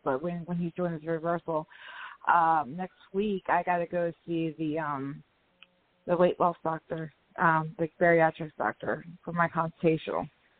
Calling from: West Virginia, United States; I'm calling from West Virginia.

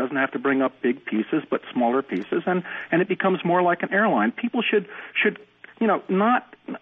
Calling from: Somerville, Massachusetts, United States; from Somerville, Massachusetts.

